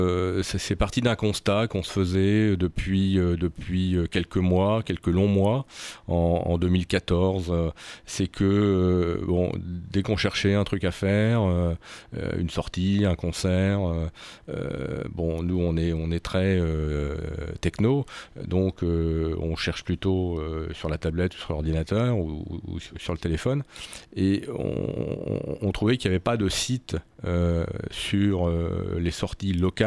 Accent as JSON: {"language": "French", "town": "Vendôme", "region": "Centre-Val de Loire", "country": "France", "lives_now": "Chambray-lès-Tours, France", "said": "j'ai 52 ans, je suis chambrésien depuis maintenant plus de 16 ans. Je suis originaire de Vendôme, donc c'est pas très très loin de l'Indre-et-Loire et de Tours."}